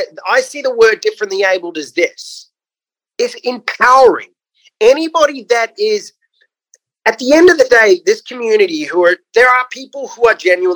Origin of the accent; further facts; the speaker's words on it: Australia; accent: Australian; corny or not, with my Australian accent, I can make it sexy.